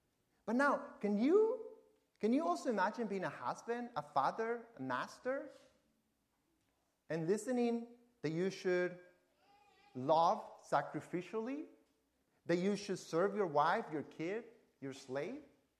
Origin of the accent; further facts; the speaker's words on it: Argentina; English is a second language; I know it is hard to tell that I have an accent, but I do, surprise. And the reason is because I was raised in Argentina where Spanish was spoken.